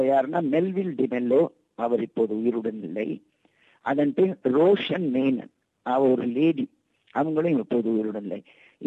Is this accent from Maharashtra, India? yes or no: yes; Mumbai, Maharashtra, India; also born or lived in Delhi; நான் இப்போது ஓய்வு பெற்றவின் தங்கியிருப்பது பம்பாய் மாநகரத்தில். அங்குதான் நான் பிறந்தேன், வளர்ந்தேன், படித்தேன், மனமுடித்தேன். மனமுடித்ததற்கு என் கணவருடன் சேர்ந்து தலைநகர் தில்லிக்கு போய்விட்டேன்.